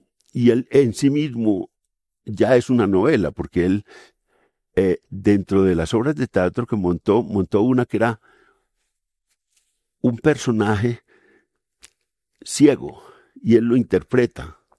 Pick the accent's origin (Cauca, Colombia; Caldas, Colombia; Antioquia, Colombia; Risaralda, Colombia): Antioquia, Colombia; Pueblo Rico; also born or lived in Andes; yo soy paisa antioqueño, de montañas. Entonces, los pueblos que yo viví, nací en Andes, viví en otro pueblo cercano al suroeste, en Pueblo Rico